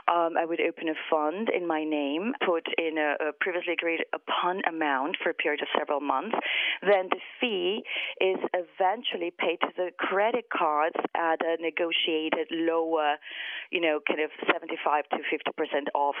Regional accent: Mexico City, Mexico; also born or lived in England; Originally from Mexico City.

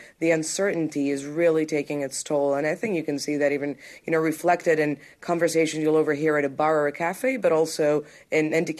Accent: Athens, Attica, Greece; I was born and raised in Athens.

